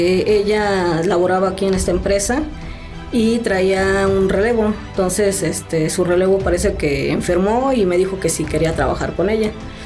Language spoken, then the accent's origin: Spanish; Cuernavaca, Morelos, Mexico; born there; En Cuernavaca, Morelos.